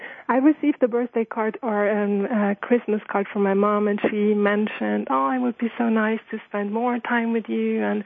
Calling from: Zurich, Switzerland; I'm calling from Zurich in Switzerland.

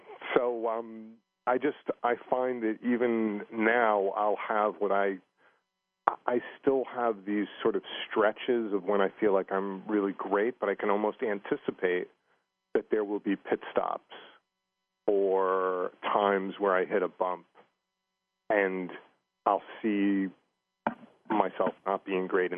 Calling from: Boston, Massachusetts, United States; I'm calling from Boston.

